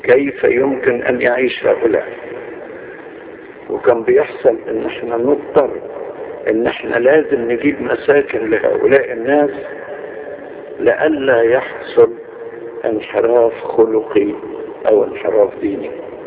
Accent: Egypt; وفي عندنا في مصر في برضه من هذا النوع

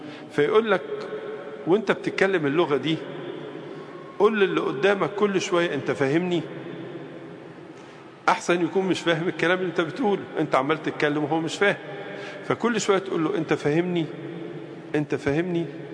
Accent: Egypt; عندنا في مصر مثلا الحضارة الفرعونية

